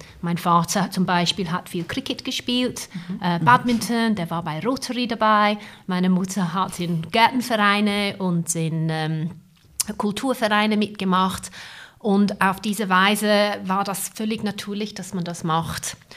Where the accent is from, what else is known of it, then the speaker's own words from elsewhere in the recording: England, United Kingdom; Ich bin in England geboren und aufgewachsen, aber meine Eltern sind auch Migranten. Meine Mutter kommt aus Österreich und mein Vater ist indischer Abstammung, ist aber auch nicht in Indien geboren, aufgewachsen, sondern in Sansibar.